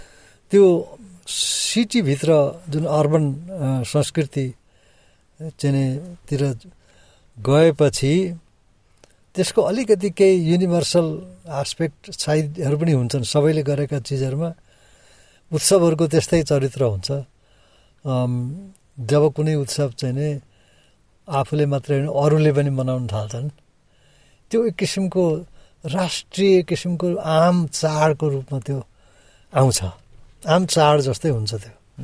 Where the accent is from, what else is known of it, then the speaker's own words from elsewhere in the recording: eastern Nepal, Nepal; born there; म पूर्व नेपालको गाउँमा जन्मिएको हुँ